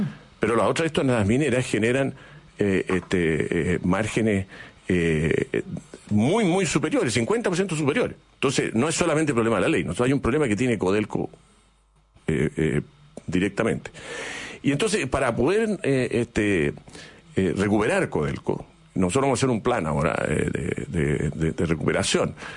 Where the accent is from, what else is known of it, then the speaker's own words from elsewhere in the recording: Chile; Ese liderazgo que nos hace ser orgulloso de esta empresa como chilenos